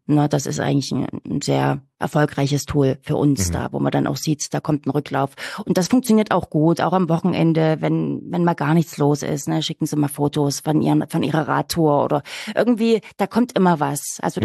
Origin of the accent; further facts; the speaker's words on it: Plauen, Saxony, Germany; Dann, ich komme selbst aus Plauen, wo unser Sendestudio auch steht.